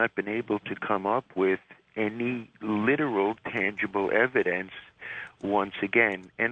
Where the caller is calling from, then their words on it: Tel Aviv, Tel Aviv District, Israel; from Tel Aviv.